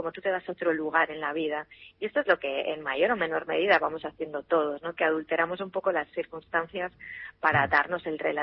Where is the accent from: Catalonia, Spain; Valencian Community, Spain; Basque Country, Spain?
Catalonia, Spain; Barcelona; De Barcelona.